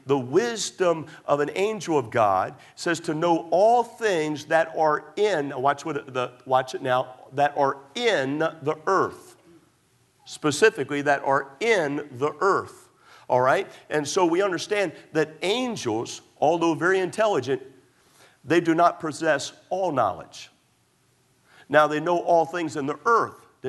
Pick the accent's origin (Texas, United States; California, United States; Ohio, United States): Texas, United States; I'm not from Tennessee. What? Where am I? I'm from Texas, you know.